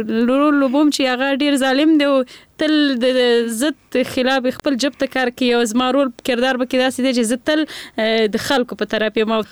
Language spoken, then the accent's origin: Pashto; Nangarhar, Afghanistan; زه اصل نه د ننګرهار ولایت یم